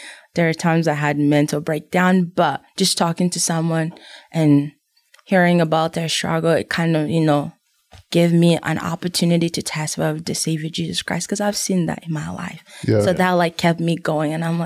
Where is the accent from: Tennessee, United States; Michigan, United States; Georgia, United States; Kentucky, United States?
Kentucky, United States; So I'm from Kentucky, but originally from Africa. I have 5 siblings, including myself. My whole family live in Kentucky. I'm here in Utah, going to BYU